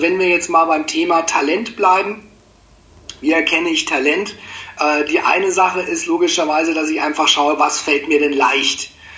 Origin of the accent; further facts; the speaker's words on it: Nuremberg, Bavaria, Germany; ich bin 38, ich komme aus Nürnberg, ich bin gelernter Dachdeckermeister